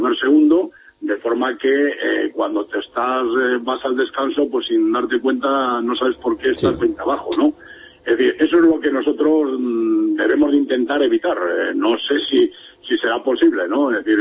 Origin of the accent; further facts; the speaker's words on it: Cantabria, Spain; del mismo Cantabria, ¿no? Que es de donde soy yo